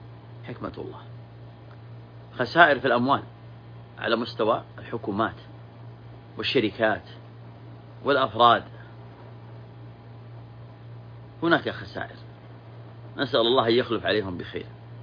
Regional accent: Saudi Arabia; بلادنا المملكة العربية السعودية

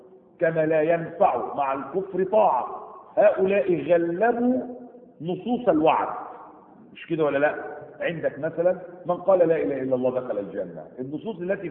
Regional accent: Egypt; هنا في بلادنا مصر

